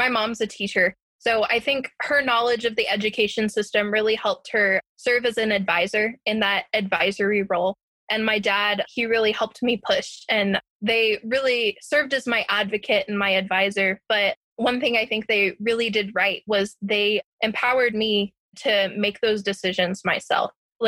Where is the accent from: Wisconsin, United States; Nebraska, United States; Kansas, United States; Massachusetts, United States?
Kansas, United States; In my state, I'm from Kansas.